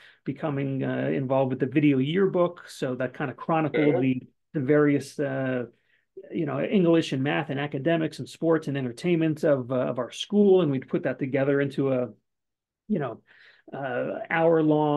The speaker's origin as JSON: {"language": "English", "region": "Florida", "country": "United States", "tie": "born or raised there", "moved": "as an adult", "lives_now": "Los Angeles, United States", "said": "I grew up in South Florida for the first 27 years"}